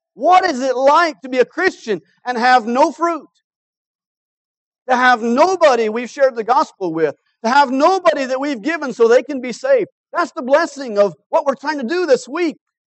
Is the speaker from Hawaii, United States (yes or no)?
yes; Hawaii, United States; I've used chopsticks when I was younger growing up in Hawaii